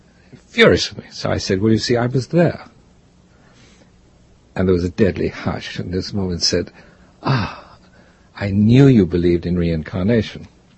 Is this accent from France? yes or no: no; England, United Kingdom; moved away as an adult; now in United States; And then when I came to the States from England, I went to Hollywood